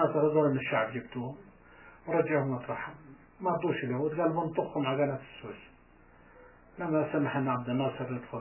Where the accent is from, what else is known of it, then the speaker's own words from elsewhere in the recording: Palestine; moved away; احنا طلعونا من فلسطين على مصر شو نعرف؟